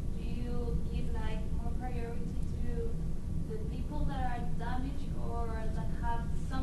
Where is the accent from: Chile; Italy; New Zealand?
Chile; I'm from Chile. I'm a journalism student there.